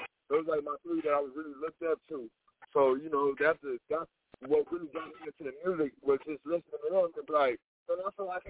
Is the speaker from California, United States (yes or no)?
yes; Bakersfield, California, United States; I'm coming from Bakersfield, California. And California, it's like, you know, 2 hours away from L.A. It's like 4 hours away from the Bay. So, you know, we in the middle. We call it Central Cali.